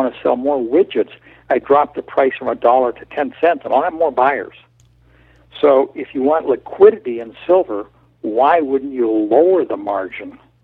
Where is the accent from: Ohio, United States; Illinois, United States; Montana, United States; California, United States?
Montana, United States; Billings; When you and I were kids, there, in my hometown, Billings, Montana, there were two television stations.